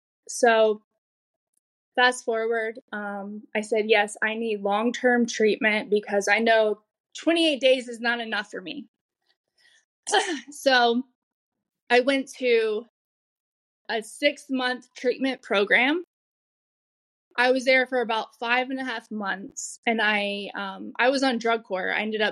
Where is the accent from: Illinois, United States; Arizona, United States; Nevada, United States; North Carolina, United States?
North Carolina, United States; Wilmington; now in New Jersey, United States; so I'm from North Carolina, Wilmington, North Carolina. And I drove up here where I live now in New Jersey